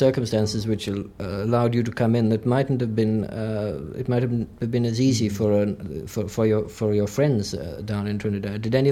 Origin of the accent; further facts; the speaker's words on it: Wales, United Kingdom; now I'm a Welshman, and you grow up in Wales knowing that your country was conquered